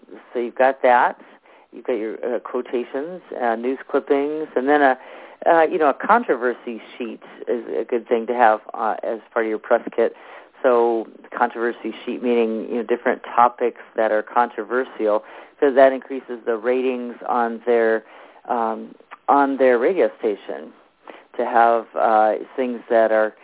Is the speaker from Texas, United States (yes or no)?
no; Omaha, Nebraska, United States; born there; Actually, last weekend she was at the Omaha, Nebraska, which is actually my hometown where I was born, and she was there.